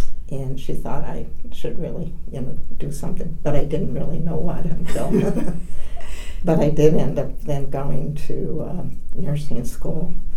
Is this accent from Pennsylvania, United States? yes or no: yes; Berwick, Pennsylvania, United States; I grew up in Pennsylvania, kind of just getting into the northeast. Berwick is downriver, about 40 miles from Wilkes-Barre, Scranton. I went to school there up through high school.